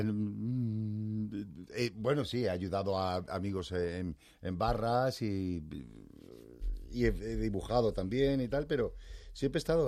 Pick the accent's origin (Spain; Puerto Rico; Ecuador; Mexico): Spain; Cádiz, Andalusia; accent: Andalusian; moved away; ahora ser de Cádiz y tener acento andaluz no es un hándicap para trabajar en televisión. Cuando yo vine de Cádiz era un problema.